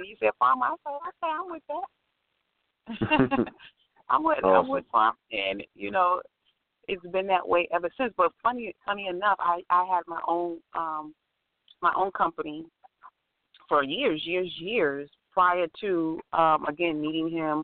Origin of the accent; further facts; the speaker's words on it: Brooklyn, New York, United States; it's so funny because born and raised in Brooklyn